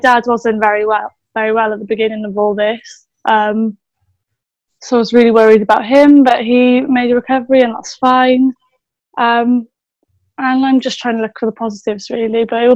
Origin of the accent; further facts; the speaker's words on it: Wales, United Kingdom; I'm from Wales.